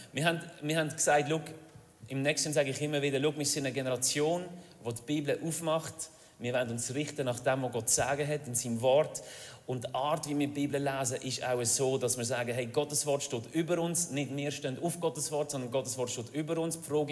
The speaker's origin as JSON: {"language": "German", "town": "Lausen", "region": "Basel-Landschaft", "country": "Switzerland", "tie": "born or raised there", "lives_now": "Pratteln, Switzerland", "said": "Ich bin in Lausen aufgewachsen und dann habe ich immer gedacht, nein, auf Bratteli. Und jetzt wohne ich in Bratteli"}